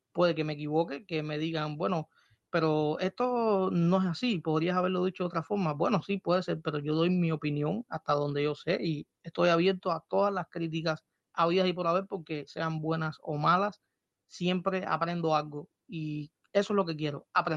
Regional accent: Cuba; moved away; la tierra aquí es diferente, no es como en mi país, en Cuba

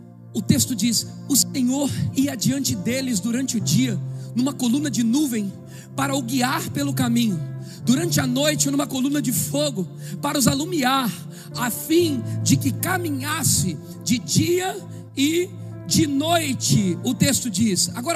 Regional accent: São Paulo, Brazil; born there; Eu nasci na Vila Zate, do lado do Morro da Pinga. Tu sabe onde é isso em São Paulo? Pesquisa no Google. Eu nasci na periferia.

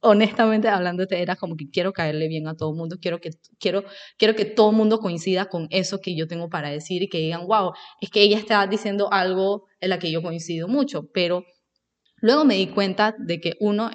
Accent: Panama; de China, y mi familia es un tanto conservadora. Sin embargo, yo nací en Panamá y viví, mis papás sí me dieron mucho la libertad de vivir y experimentar muchas cosas y en parte me considero latina.

